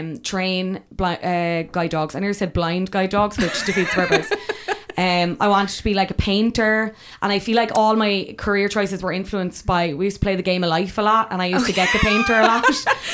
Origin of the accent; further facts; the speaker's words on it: Cork, Munster, Ireland; because I was from Cork